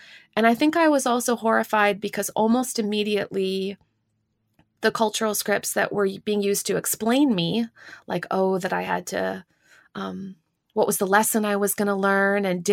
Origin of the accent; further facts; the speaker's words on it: Canada; now in United States; And I mean, I'm not even American. I'm Canadian